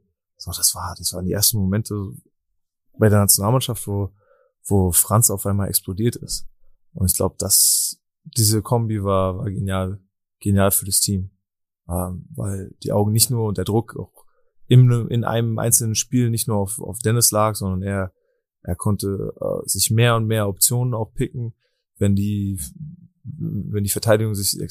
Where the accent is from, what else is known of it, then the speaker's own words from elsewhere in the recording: Berlin, Germany; Wir kommen aus derselben Ecke aus Berlin